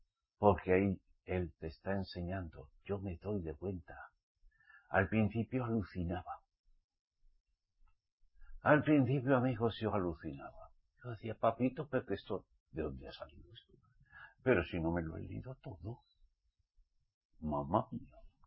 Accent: Basque Country, Spain; Soy del País Vasco. Nacido en el País Vasco.

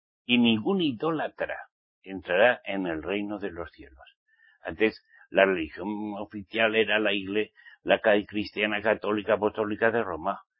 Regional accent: Pamplona, Navarre, Spain; En mi tierra, Pamplona, la Dolorosa.

